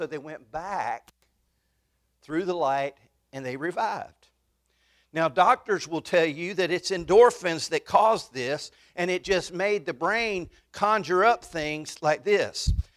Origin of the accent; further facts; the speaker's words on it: North Carolina, United States; As I said, we're from Duplin County. Our home is 118 Molly Lewis Road right now. We live in the parsonage behind the number one church in the county.